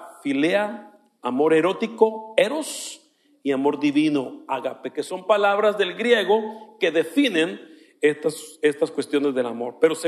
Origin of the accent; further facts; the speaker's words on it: Mexicali, Baja California, Mexico; Y yo cuando llegué a Mexicali, allá, mamá, estoy enamorado.